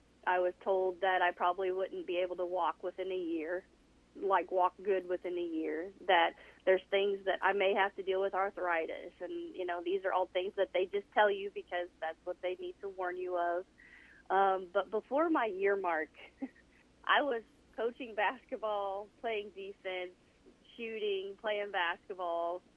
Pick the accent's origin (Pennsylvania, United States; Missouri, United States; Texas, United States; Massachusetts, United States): Missouri, United States; I'm from Northern Missouri.